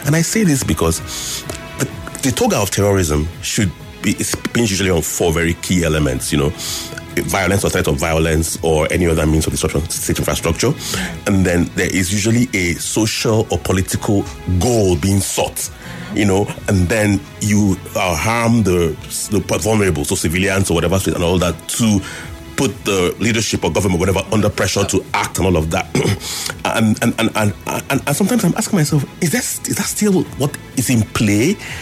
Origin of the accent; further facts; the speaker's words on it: Nigeria; at any time in my life as a Nigerian, as a big Nigerian optimist, as I am currently right now.